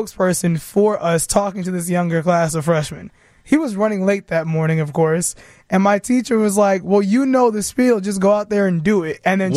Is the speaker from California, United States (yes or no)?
no; Chicago, Illinois, United States; I am from Chicago. Yeah. Born on the South Side, raised in the far South suburbs.